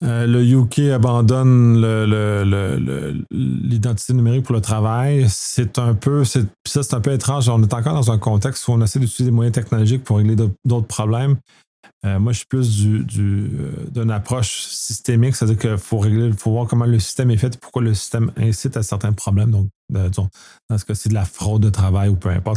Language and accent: French; Canada; en tant que Canadien, on a le même problème